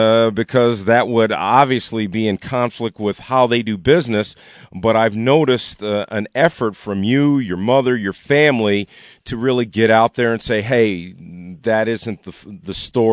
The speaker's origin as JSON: {"language": "English", "town": "Mount Clemens", "region": "Michigan", "country": "United States", "tie": "born or raised there", "said": "I grew up in Mount Clemens, so I know the Detroit area well"}